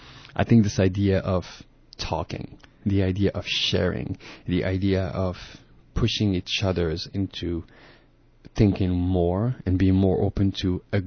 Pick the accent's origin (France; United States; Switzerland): France; also born or lived in Morocco; So I grew up in France for several years, then went to Morocco. I always had a very loving and caring family. My youth is based on a lot of moving. I've moved a lot